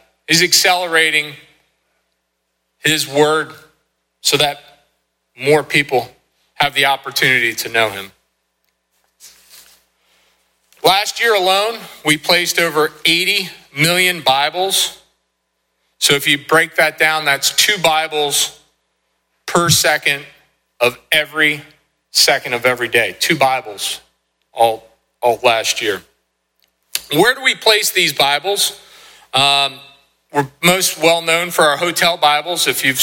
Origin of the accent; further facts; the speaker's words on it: Middleburg, Pennsylvania, United States; I grew up in Middleburg, went to Midwest School District.